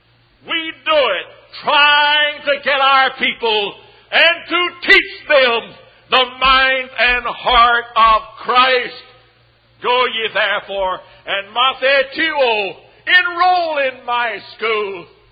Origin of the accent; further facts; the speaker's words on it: Texas, United States; where I grew up in West Texas